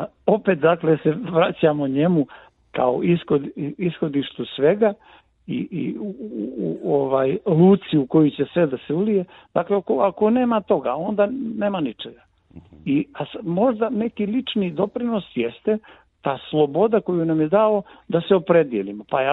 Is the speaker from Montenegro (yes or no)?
yes; Montenegro; zašto kažem i Crne Gore, možda mi to nisam trebao reći, zna se da živim u Crnoj Gori.